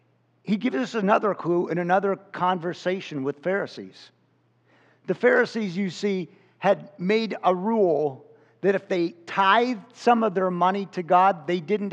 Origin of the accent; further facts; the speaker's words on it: Chicago, Illinois, United States; Now, see, I grew up in Chicago. And as a kid, I would ride the city bus, the CTA, the Chicago Transit Authority.